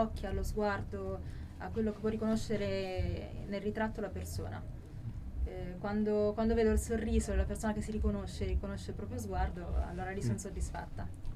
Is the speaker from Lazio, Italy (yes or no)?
no; Ponte San Giovanni, Umbria, Italy; io sono cresciuta a Ponte San Giovanni